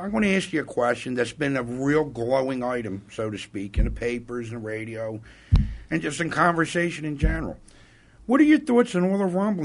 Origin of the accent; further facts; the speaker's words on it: Philadelphia, Pennsylvania, United States; I grew up in South Philly, dead in the center of South Philly